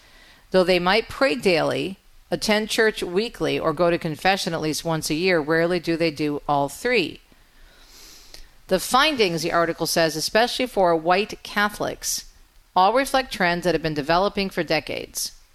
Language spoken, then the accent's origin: English; Detroit, Michigan, United States; I usually fly Delta because there's a hub in my hometown of Detroit